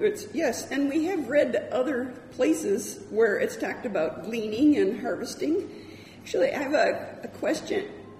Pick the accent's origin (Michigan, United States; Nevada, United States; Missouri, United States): Michigan, United States; I'm from Michigan originally.